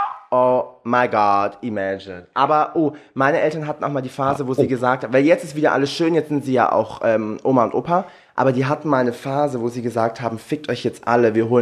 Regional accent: Baden-Württemberg, Germany; also bei uns in Baden-Württemberg macht man wirklich eine Tour bei den Freunden

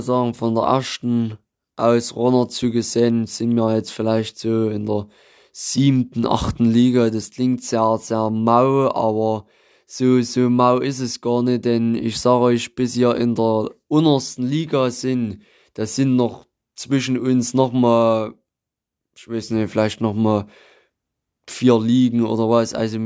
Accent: Zittau, Saxony, Germany; dann habe ich natürlich hier in meiner Heimatstadt in Zittau geguckt

